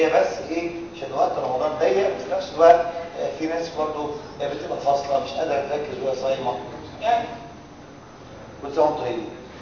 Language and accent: Arabic; Egypt; اللي موجود عندنا في مصر